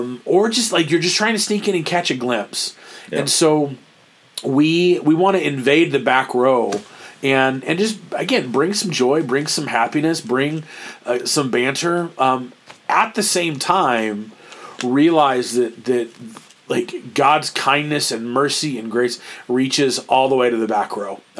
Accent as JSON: {"language": "English", "region": "Oklahoma", "country": "United States", "tie": "born or raised there", "said": "I think growing up in Oklahoma, we didn't have like professional sports teams, and so like we just never cared."}